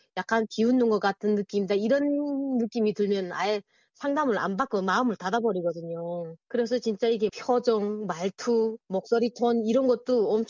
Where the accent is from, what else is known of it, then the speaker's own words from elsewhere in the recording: North Korea; now in South Korea; 저도 북한 사람이잖아요.